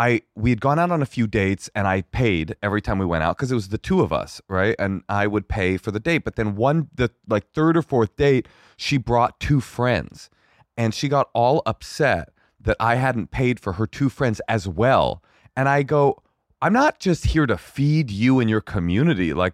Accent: California, United States; No, it's like, first of all, I'm from California. And we eat hummus, okay?

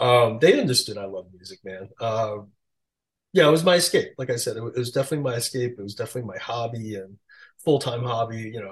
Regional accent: Queens, New York, United States; I just met a bunch of young DJs at the time growing up in Queens. And was really lucky too. My neighbors across the street from me in Queens were these two older guys

